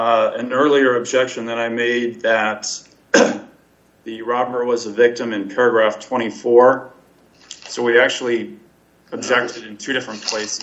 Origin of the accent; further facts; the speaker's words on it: Cedar Rapids, Iowa, United States; I'm from Cedar Rapids, Iowa.